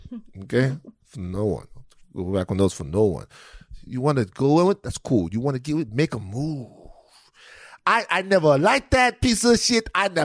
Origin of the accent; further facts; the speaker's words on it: Louisiana, United States; also born or lived in California; now in Chicago, United States; from Louisiana, and I went straight to California, but I'll tell you what. Despite the cold, I'm still loving Chicago.